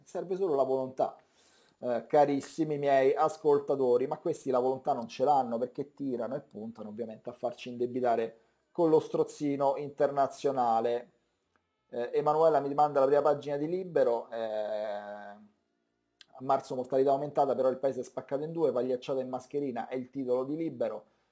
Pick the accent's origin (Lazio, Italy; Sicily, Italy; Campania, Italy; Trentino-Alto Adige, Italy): Lazio, Italy; Rome; No, non sono di Ostiense, sono della Garbatella